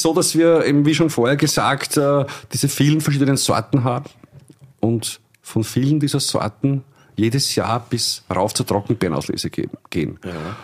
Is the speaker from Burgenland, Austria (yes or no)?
yes; Illmitz, Burgenland, Austria; Also Ilmitz, meine Heimatgemeinde, 2.500 Einwohner